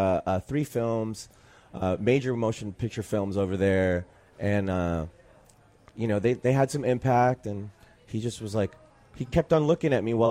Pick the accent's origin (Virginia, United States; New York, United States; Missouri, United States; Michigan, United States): New York, United States; Queens; born there; also born or lived in California; I was born in Queens, and I was kind of bicoastal by the time I was 10 because I had my mom's side of the family's all in California and my dad's side of the family's all in New York.